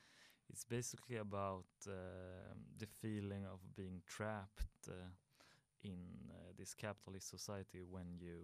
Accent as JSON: {"language": "English", "town": "Strängnäs", "region": "Södermanland", "country": "Sweden", "tie": "born or raised there", "second_language": "English", "said": "I started out in playing bass in a band back in my hometown Strängnäs"}